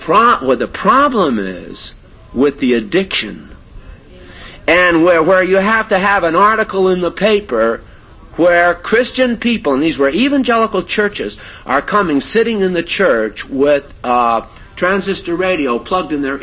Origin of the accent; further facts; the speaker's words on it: United States; I say that because I'm an American